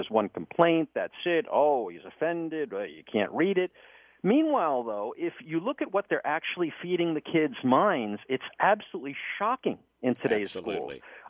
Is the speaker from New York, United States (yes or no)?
yes; Bronx, New York, United States; Years ago, I grew up in the Bronx, by the way.